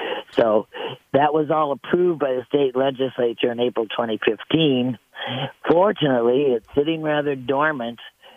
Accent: Spokane, Washington, United States; So I have to, unfortunately, I grew up in Spokane. I love Washington State

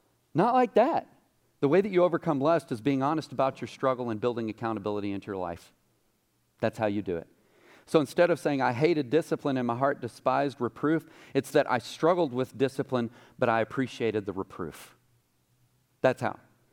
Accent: Mineola, Texas, United States; when I was growing up in Mineola, Texas

